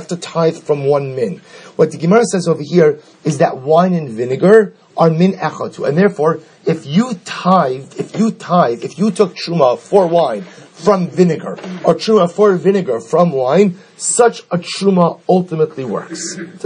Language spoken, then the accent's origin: English; New Jersey, United States; I'm from New Jersey also. I could say it.